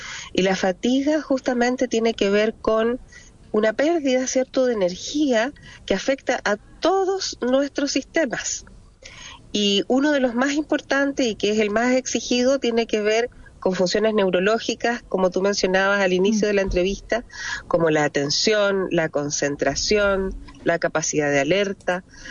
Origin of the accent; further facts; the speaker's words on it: Chile; es algo que quizás como chilenos y chilenas no hemos respetado